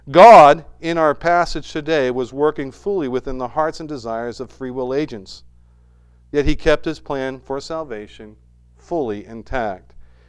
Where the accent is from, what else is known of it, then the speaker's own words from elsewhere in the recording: Worcester, Massachusetts, United States; born there; also born or lived in Concord, New Hampshire; I was born in Worcester, Mass. We were from Worcester, Mass. We didn't stop at Worcester, Mass. We kept going to New Hampshire.